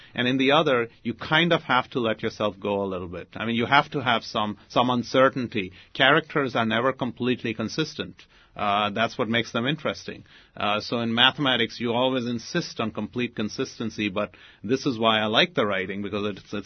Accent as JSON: {"language": "English", "town": "Mumbai", "region": "Maharashtra", "country": "India", "tie": "born or raised there", "said": "In terms of where I grew up in Bombay, there's never been a strong caste system. It's always been class rather than caste."}